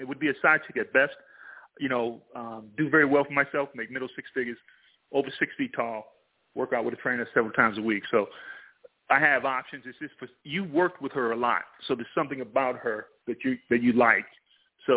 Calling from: Houston, Texas, United States; out of Houston, Texas.

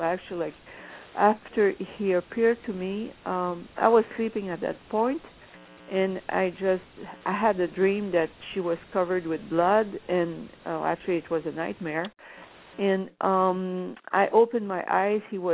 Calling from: Ontario, Canada; Ontario, Canada.

